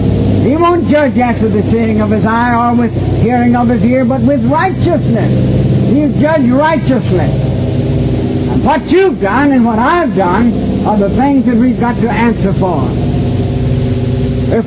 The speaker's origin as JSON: {"language": "English", "town": "Conway", "country": "United States", "tie": "born or raised there", "said": "I'd like to be stationed in Conway, my hometown, because there's so many people there that think I'm a reprobate."}